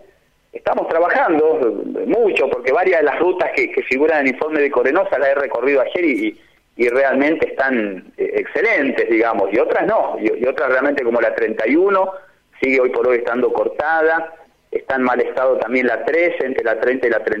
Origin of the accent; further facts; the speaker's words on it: Santa Fe, Argentina; yo no puedo no dejar de marcar como santafesino